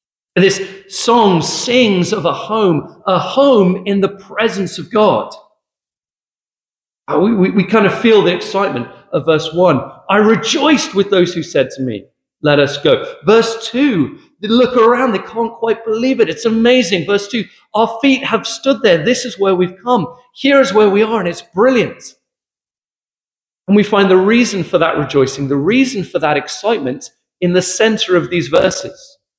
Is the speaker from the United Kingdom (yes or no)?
yes; England, United Kingdom; And you think to yourself, like, what do we have as English people?